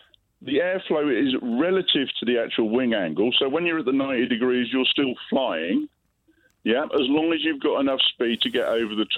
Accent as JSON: {"language": "English", "region": "England", "country": "United Kingdom", "said": "No, I'm English."}